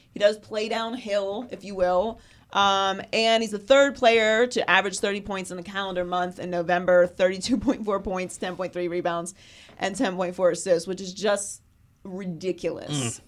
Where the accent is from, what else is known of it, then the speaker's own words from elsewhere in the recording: Pittsburgh, Pennsylvania, United States; Because, obviously, I'm from Pittsburgh.